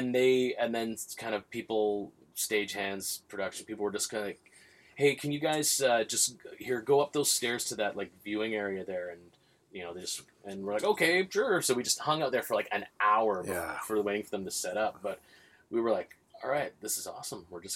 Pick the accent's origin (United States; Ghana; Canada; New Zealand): Canada; Vancouver, British Columbia; I'm Canadian. I'm from Vancouver, and I'm in Switzerland